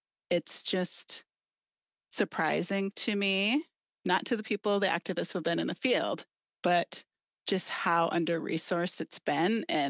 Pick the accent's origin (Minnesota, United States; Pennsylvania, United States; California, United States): Minnesota, United States; Cass Lake; now in Stillwater, United States; I grew up at the Leech Lake Reservation born and raised in Cass Lake. I live in Stillwater, and yeah, I'm a citizen of the Boys Fort Band of Ojibwe.